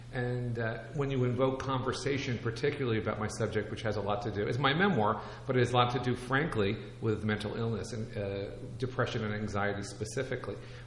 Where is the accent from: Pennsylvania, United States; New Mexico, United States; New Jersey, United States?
New Jersey, United States; New Brunswick; of where I grew up in New Brunswick